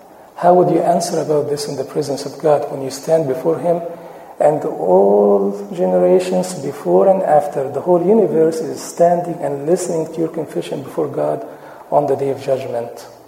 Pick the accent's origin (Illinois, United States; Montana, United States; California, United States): Illinois, United States; Chicago; You know that many years ago, Al Capone virtually owned Chicago. We all know since we are from Chicago.